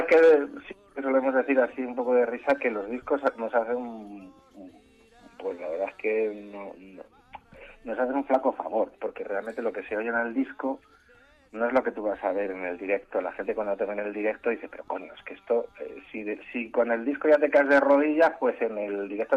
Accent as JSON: {"language": "Spanish", "town": "Madrid", "region": "Community of Madrid", "country": "Spain", "said": "Somos los madrileños. Los madrileños habitamos en Madrid como si fuésemos, como si viviésemos en una especie de estación orbital."}